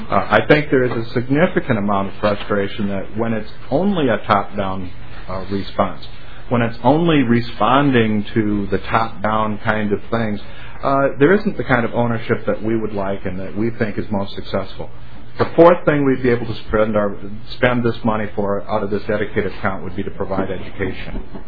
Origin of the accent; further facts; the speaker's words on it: Renville, Minnesota, United States; I grew up in Renville, Minnesota.